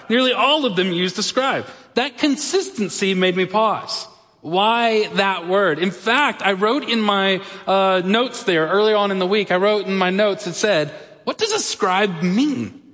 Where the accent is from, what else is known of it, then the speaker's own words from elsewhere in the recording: Texas, United States; As an American and as a Texan, what does it mean for me to have a king?